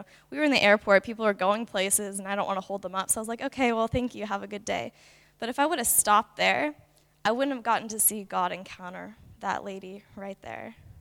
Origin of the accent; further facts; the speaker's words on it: Oregon, United States; I'm originally from Oregon, which is like a state right above California.